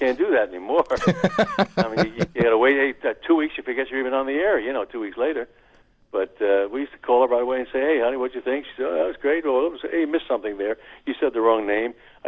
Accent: New York City, New York, United States; born there; now in California, United States; I was born in New York City.

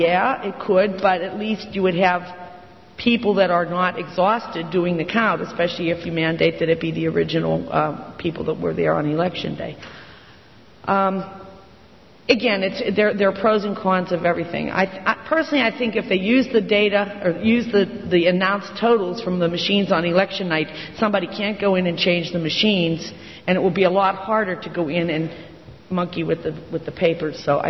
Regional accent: Pennsylvania, United States; my home state of Pennsylvania just had a law proposed

